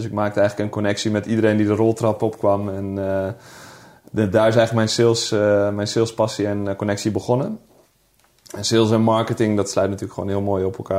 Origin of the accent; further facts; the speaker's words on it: Groningen, Netherlands; ik ben een Grunninger. Ik kom uit het Hoge Noorden. Dat is een nuchtere jongen. Maar ook wel een dromerige jongen. Ik kom uit een groot gezin. 6 jongens.